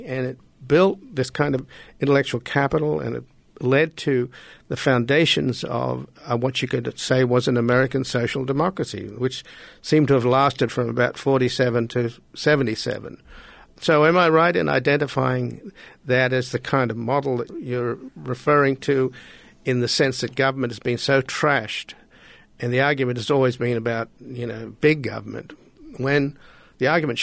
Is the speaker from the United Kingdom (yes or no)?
no; Australia; I was born in Australia, so I've sort of grew up in a social democracy